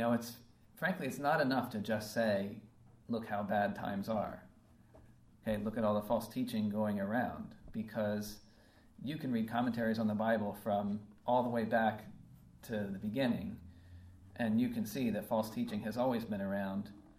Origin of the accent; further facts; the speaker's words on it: United States; I guess because I'm American, I think of American history.